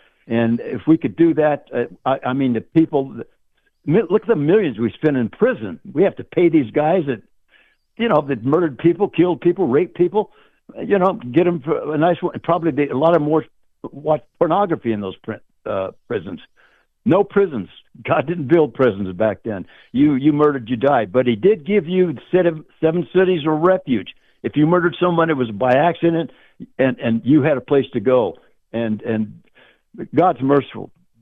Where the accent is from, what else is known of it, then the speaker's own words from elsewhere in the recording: Oklahoma, United States; We came from a poor family. I'm Cherokee Choctaw. We come from Oklahoma. I mean, we didn't have running water in the house, just had outhouses.